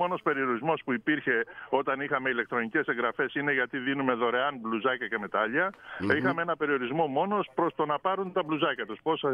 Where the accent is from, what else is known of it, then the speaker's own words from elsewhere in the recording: Orchomenos, Central Greece, Greece; Γίνονται συνέχεια εκδηλώσεις εδώ στον τόπο μου, στον ερχομενό